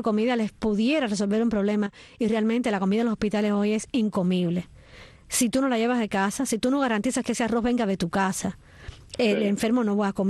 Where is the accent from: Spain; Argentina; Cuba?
Cuba; moved away; tantos cubanos que nos hemos ido de Cuba